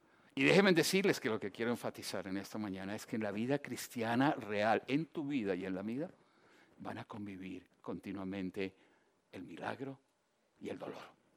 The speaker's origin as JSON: {"language": "Spanish", "country": "Colombia", "said": "Hace algunos años yo asistí a un grupo de universitarios en mi país, en Colombia"}